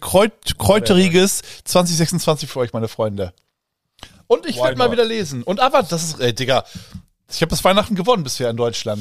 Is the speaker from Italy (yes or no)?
yes; Italy; Ich als Italiener